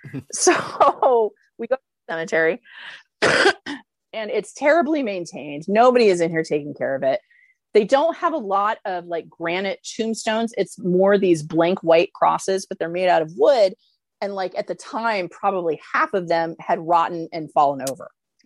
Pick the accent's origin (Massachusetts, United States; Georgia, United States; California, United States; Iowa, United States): California, United States; San Diego; born there; The funny part is too, is I was born in San Diego.